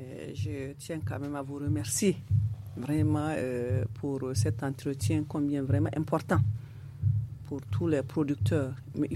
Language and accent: French; Niger; ici, chez nous, au Niger.